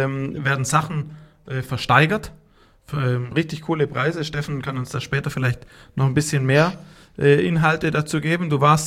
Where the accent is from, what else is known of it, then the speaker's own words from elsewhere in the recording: Baden-Württemberg, Germany; Als Schwabe